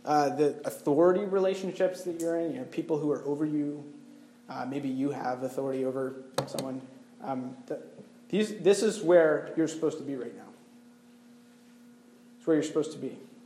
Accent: North Carolina, United States; When I was 16, so I grew up in North Carolina, and I was dead set on living out the rest of my days in the South

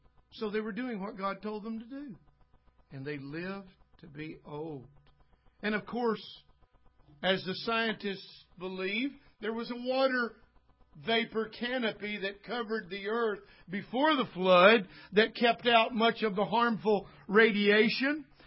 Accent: Alabama, United States; And I said, ma'am, I'm from Alabama.

